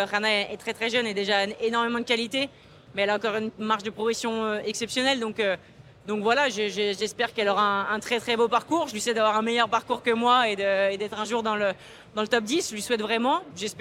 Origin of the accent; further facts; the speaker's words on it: Lyon, Auvergne-Rhône-Alpes, France; je suis née, je suis lyonnaise, Croix-Rousse, lyonnaise dans le sang.